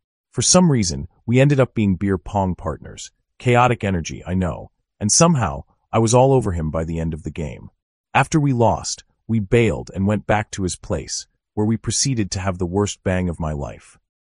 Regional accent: Latvia; English is a second language; now in United Kingdom; I'm originally from Latvia and also speak Russian. After moving to the UK, I went on a few dates with an English girl.

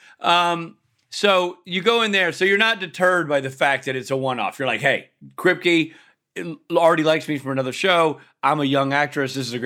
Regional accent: Nashville, Tennessee, United States; But like, look, I'm from Nashville

